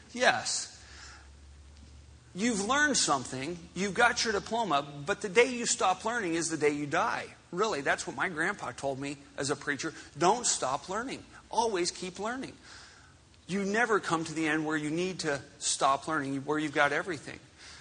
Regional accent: Missouri, United States; I'm a hillbilly from Missouri.

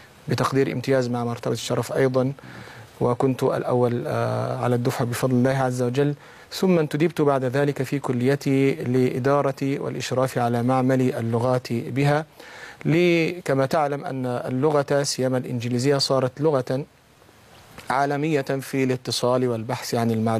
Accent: Beheira, Egypt; born there; من مواليد البحيرة سنة 63.

